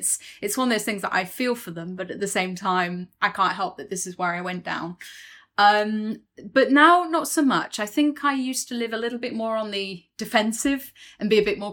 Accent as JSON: {"language": "English", "town": "Lincoln", "region": "East Midlands", "country": "United Kingdom", "said": "I'm from Lincoln originally, so from Bomber County, from Lincolnshire, and aviation is in the water there"}